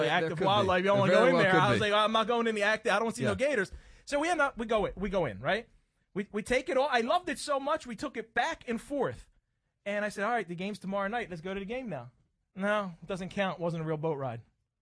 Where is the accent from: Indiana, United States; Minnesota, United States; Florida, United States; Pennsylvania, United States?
Pennsylvania, United States; Philadelphia; I grew up in the city. I grew up in South Philly, and my parents did not take me to the beach.